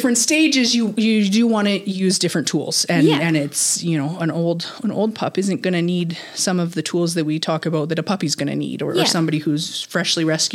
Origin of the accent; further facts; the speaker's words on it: Calgary, Alberta, Canada; now in Cochrane, Canada; I am from Calgary. We are now in Cochrane.